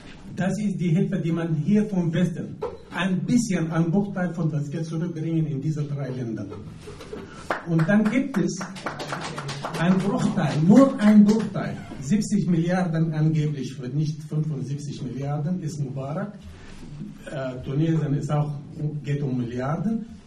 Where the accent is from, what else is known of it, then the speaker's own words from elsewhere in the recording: Egypt; Die ägyptische, ich bin selber ein Ägypter, ja.